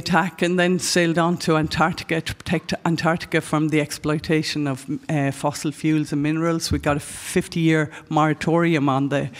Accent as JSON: {"language": "English", "town": "Tramore", "region": "County Waterford", "country": "Ireland", "tie": "born or raised there", "said": "I grew up in Tremor, a member of the RNLI, the Sea and Cliff Rescue"}